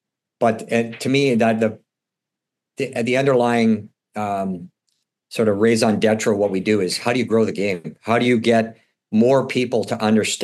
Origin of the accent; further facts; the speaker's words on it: Canada; I don't think you could have scripted a better outcome than what we had, especially being Canadian.